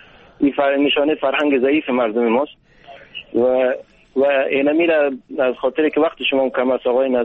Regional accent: Bamyan, Afghanistan; من اصلیت از بامیان هستم

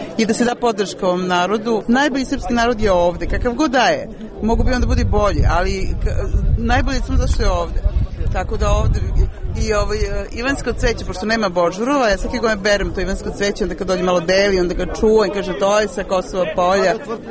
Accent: Belgrade, Serbia; ja sam iz Beograda.

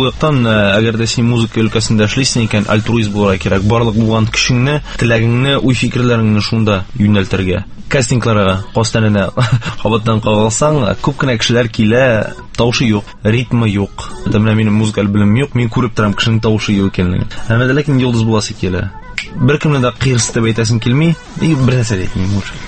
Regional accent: Kazan, Tatarstan, Russia; born there; Әй, мен туған Қазанда тудым.

